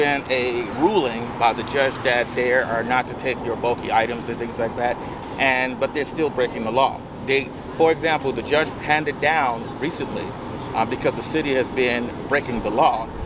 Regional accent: Chicago, Illinois, United States; now in California, United States; But the problem is I'm not from here. I'm from Chicago. And ever since 9/11, it's very difficult in Chicago to get your ID and things like that.

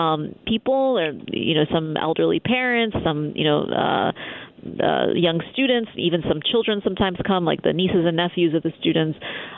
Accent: United States; As an American, I was quite amused that there's a moose head on the wall.

